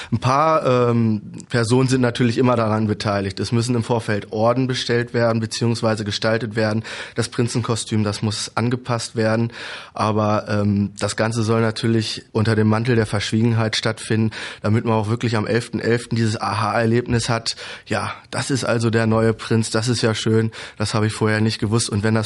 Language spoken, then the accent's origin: German; Braunschweig, Lower Saxony, Germany; Das ist ja auch eigentlich Pflicht als gebürtiger Braunschweiger, ne?